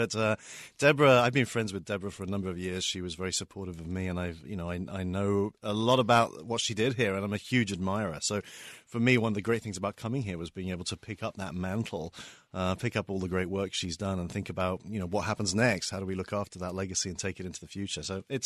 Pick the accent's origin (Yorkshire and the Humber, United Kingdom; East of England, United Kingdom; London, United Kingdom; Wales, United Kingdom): London, United Kingdom; also born or lived in Seattle; now in Los Angeles, United States; I grew up in London, so I grew up in a global city.